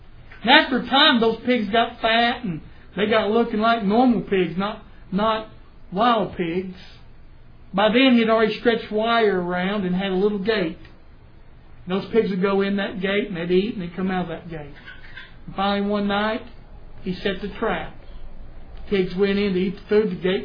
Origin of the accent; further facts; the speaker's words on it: United States; I got my flag on the porch. I'm American. I'm happy, proud. But I tell you what, I want America that I grew up in back.